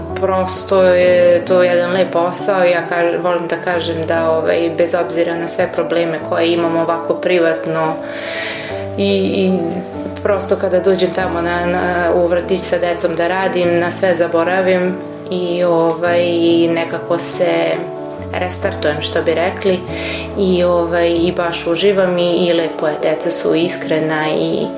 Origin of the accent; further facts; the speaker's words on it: Bela Crkva, Vojvodina, Serbia; Ja sam rođena ovde u Beloj Crkvi 87. godine, znači pre 36 godina. Odrasla sam u porodici sa majkom, ocem i sestrom.